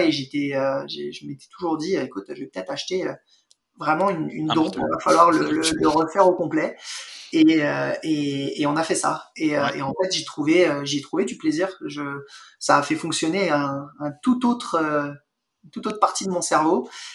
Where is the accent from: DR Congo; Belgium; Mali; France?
France; now in Montreal, Canada; sachant qu'en tant que Français, j'avais déjà été en Italie, jamais été à Rome